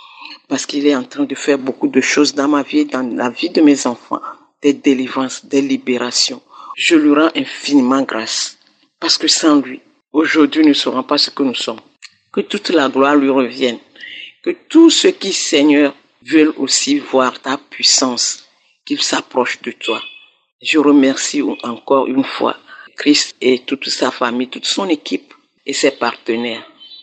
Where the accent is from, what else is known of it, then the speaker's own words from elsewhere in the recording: Lomé, Maritime, Togo; Je suis togolaise, je vis à Lomé